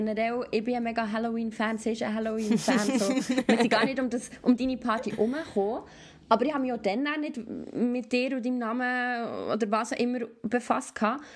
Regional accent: Bern, Switzerland; Also klar, ich komme aus dem Bernerbiet, ich bin noch um einiges jünger.

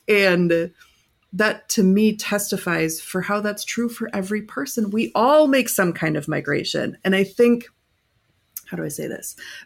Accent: Minnesota, United States; moved away as an adult; The first time I moved here was sight unseen at age 19 I was from Minnesota, but I went to college in New York.

